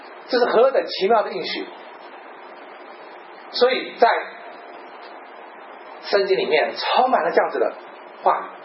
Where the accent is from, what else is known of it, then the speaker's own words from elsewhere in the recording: Taiwan; now in Canada; 所以我自己呢，来加拿大的时候是1977年，到现在这么多年了，跑到美国去。你要给我美国护照，我是台湾人，到中国可以拿台胞证。